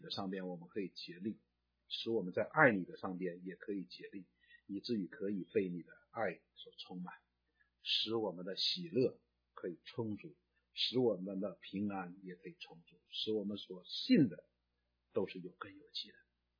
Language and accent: Chinese; China; 我们中国人叫无言以对